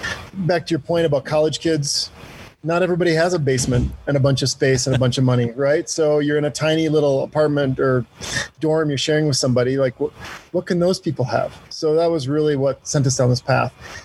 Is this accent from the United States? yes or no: yes; Wisconsin, United States; now in Park City, United States; So, I mean, growing up in Wisconsin and, you know, living in Park City now, 2 inches of snow is a disappointment.